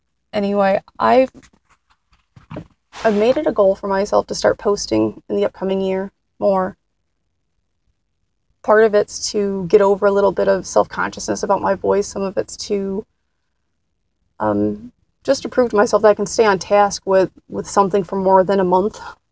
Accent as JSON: {"language": "English", "region": "Pennsylvania", "country": "United States", "tie": "born or raised there", "said": "Where I was born and raised is in northeastern Pennsylvania. We're right above the Anthracite dialect region. So we have some of that influence."}